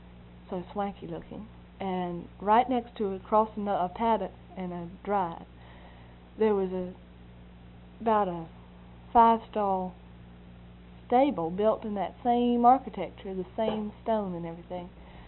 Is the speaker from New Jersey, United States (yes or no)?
no; North Carolina, United States; from North Carolina, and I'm so interested in hunters